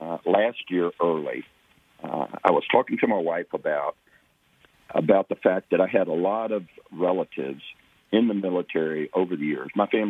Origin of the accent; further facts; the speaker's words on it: Deep South, United States; I grew up in the Deep South, the Louisiana, Arkansas, Texas, Oklahoma type areas